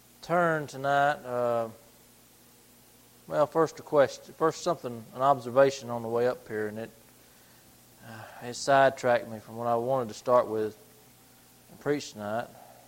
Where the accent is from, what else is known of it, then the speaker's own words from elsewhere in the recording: Alabama, United States; I'm from North Alabama, out west, north of about 30 miles north of Huntsville.